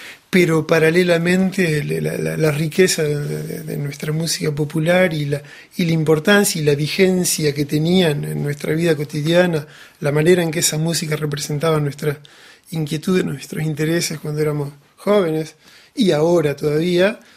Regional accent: Buenos Aires Province, Argentina; esto era en la ciudad de Olavarría, que es una ciudad grande que está relativamente cerca en términos geográficos argentinos de mi pueblo, de mi pequeña ciudad.

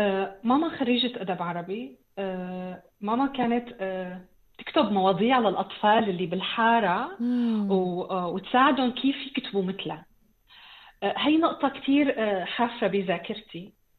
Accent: Syria; moved away as an adult; now in Egypt; انا بعد ما طلعت من سوريا وخلينا نقول هربت لمصر مع زوجي

